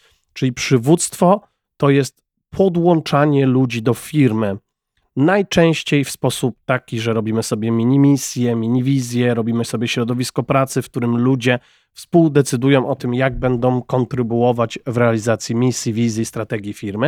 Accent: Jelenia Góra, Lower Silesian Voivodeship, Poland; pochodzę z Jeleniej Góry, tak, jak Szymon Jason z Hejterów

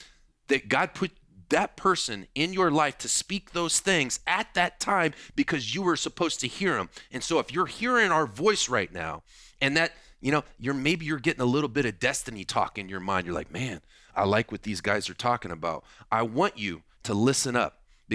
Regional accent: Indiana, United States; I'm from Indiana, so I'm a little bit of a country guy.

